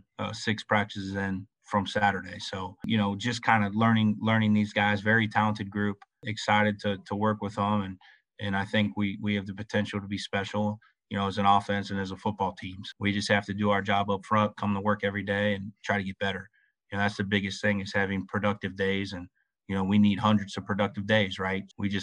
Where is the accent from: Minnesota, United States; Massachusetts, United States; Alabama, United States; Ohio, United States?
Ohio, United States; Cincinnati; Obviously, I love home. You know, I'm from Cincinnati. I love it there.